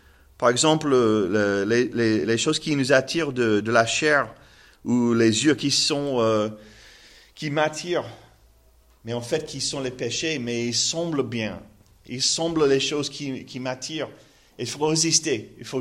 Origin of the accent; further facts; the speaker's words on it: United States; French is a second language; malgré mon accent terrible en français, malgré le fait que je suis un Américain